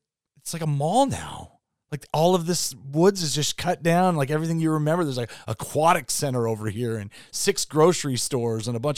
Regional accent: Federal Way, Washington, United States; But that's the weird part, going back to where my hometown was, which is Federal Way, which is a small suburb, and then seeing all the changes.

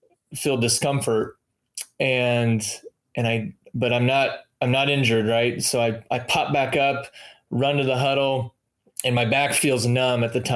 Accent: Iowa, United States; growing up in Iowa, small town, Friday night lights were a big thing.

